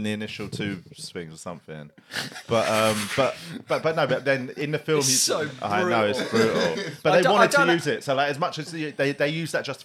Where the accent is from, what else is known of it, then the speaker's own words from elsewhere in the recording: London, United Kingdom; I grew up in London